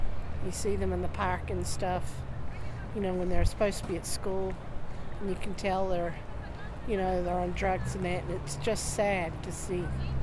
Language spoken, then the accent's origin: English; New Zealand; now in Alaska, United States; I'm from Alaska, originally from New Zealand.